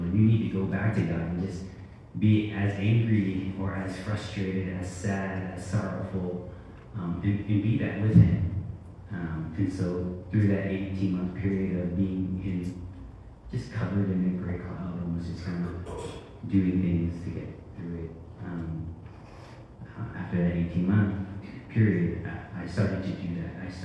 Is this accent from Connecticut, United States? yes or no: no; California, United States; moved away as an adult; now in Oregon, United States; So I grew up in California and I lived there all my life until 2019